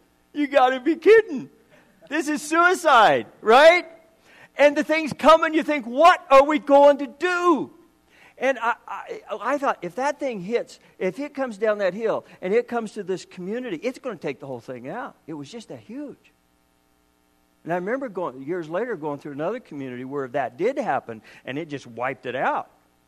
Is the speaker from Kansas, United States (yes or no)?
yes; Kansas, United States; now in Canada; my wife and I were raised in Kansas in the States. Everybody holds that against me, but anyway, forgive me.